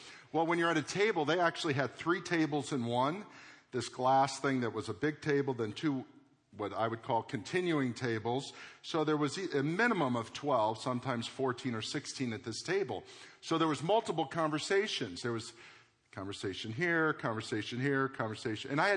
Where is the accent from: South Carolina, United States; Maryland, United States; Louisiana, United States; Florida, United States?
Florida, United States; I didn't know where I came from except America. I'm from Florida. That's all I know.